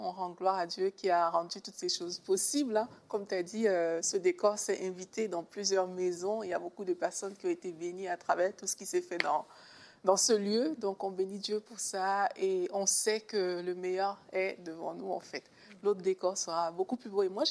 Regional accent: Cameroon; also born or lived in Belgium; now in Canada; grandi au Cameroun, puis j'ai quitté le Cameroun pour la Belgique et j'ai quitté la Belgique pour le Canada.

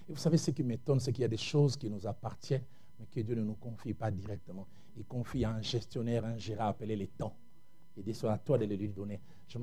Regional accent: Kinshasa, DR Congo; je pense à un frère qui est chez nous à Kinshasa, Prosper Banzenza.

